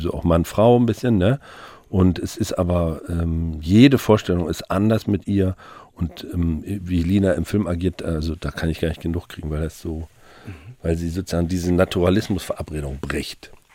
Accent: North Rhine-Westphalia, Germany; now in Hamburg, Germany; als Westfale, der hier gelandet ist

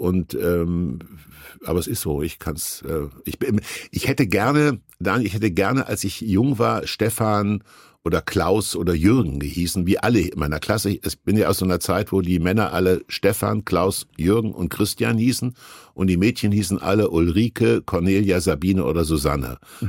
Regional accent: Kassel, Hesse, Germany; born there; Und nun gibt es aber auch Menschen aus meiner Geburtsstadt Kassel

